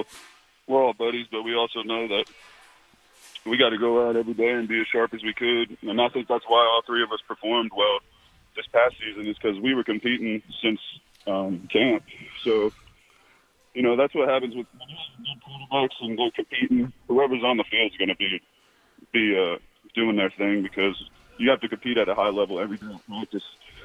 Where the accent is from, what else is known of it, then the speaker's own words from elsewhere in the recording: Georgia, United States; Well, I love that I'm from Georgia